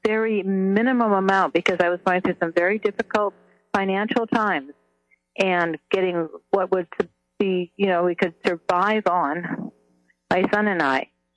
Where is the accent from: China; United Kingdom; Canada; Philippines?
Canada; now in United States; I came here from Canada back in the early 60s, and when I came here, I had to sign forms that said I would never, never apply for any kind of subsidy in any way